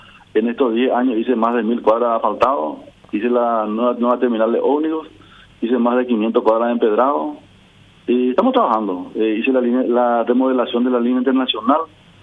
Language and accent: Spanish; Pedro Juan Caballero, Amambay, Paraguay; soy perofanino, paraguayo, nacido, criado, mal criado acá